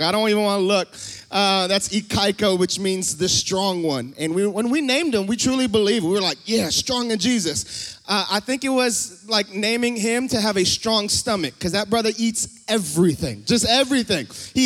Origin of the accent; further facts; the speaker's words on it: Hawaii, United States; now in San Antonio, United States; I'm originally from Hawaii and right now currently in San Antonio, Texas.